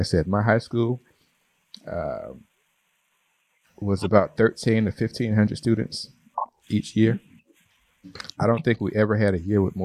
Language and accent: English; Atlanta, Georgia, United States; You know, I grew up in Atlanta. The majority of the communities I lived in were all Black.